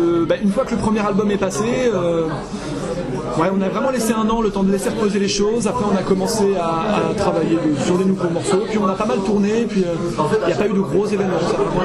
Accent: Normandy, France; vu qu'on est de là-bas, on est de Normandie.

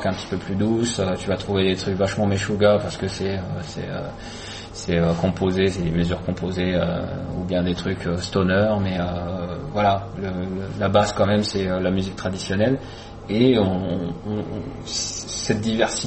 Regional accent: Algeria; now in Paris, France; nous avons grandi en Algérie, on est venu s'installer en France.

